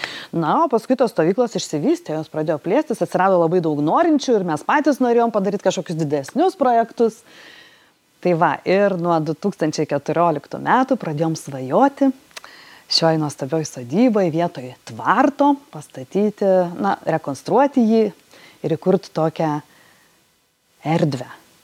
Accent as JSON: {"language": "Lithuanian", "town": "Biržai", "region": "Panevėžys County", "country": "Lithuania", "said": "Pavyzdžiui, aš esu iš Biržų"}